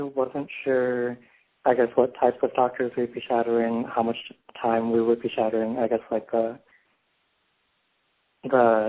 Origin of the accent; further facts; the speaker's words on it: Belleville, Illinois, United States; I'm from Belleville, Illinois, close to St. Louis, Missouri, and I am 22 years old.